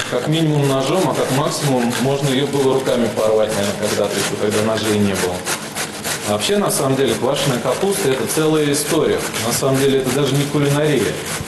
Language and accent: Russian; Moscow, Russia; Живу здесь недалеко, я родился и вырос на Перервинской земле, можно сказать. Здесь вот буквально недалеко от монастыря